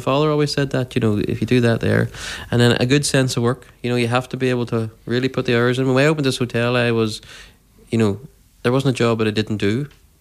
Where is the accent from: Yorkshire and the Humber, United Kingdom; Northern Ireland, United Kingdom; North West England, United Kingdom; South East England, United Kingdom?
Northern Ireland, United Kingdom; Derry; And I says, we're from Derry.